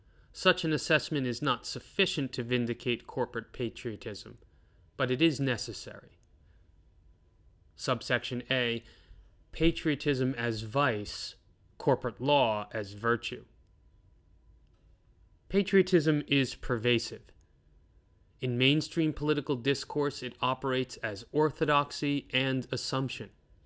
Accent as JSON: {"language": "English", "country": "United States", "said": "Second, I am an American"}